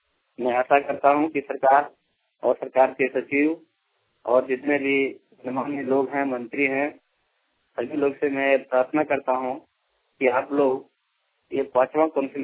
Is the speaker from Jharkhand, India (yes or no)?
yes; Deoghar, Jharkhand, India; मंडल, ग्राम खमरवाद, post पत्रोल, अंचल करों, देवघर का रहने वाला हूँ।